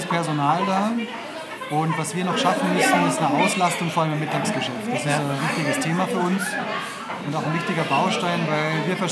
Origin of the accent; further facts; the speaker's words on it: Munich, Bavaria, Germany; Nee, also ich bin definitiv Untergiesinger. Ich habe nichts mit München am Hut